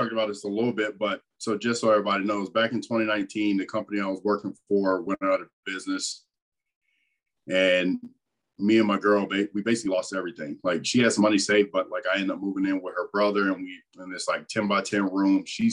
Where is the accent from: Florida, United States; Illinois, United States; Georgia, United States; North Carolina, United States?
Florida, United States; Fort Myers; like I'm from Fort Myers and moved across state.